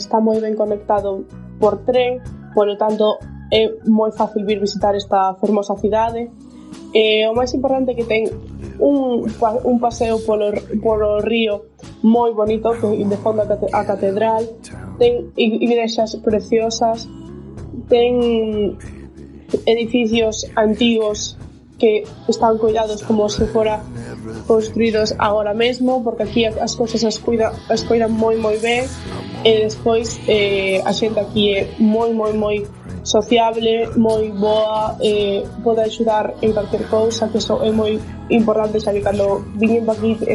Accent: Betanzos, Galicia, Spain; now in Gloucester, United Kingdom; Eu son da Galiza, en concreto de Betanzos, cidade de Cabaleiros, estudo na UDC

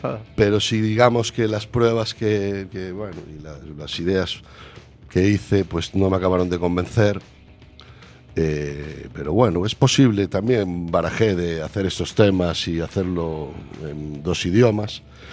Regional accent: Galicia, Spain; accent: Costa da Morte; aunque siga teniendo pues mi acento de aquí de A Costa de la Morte

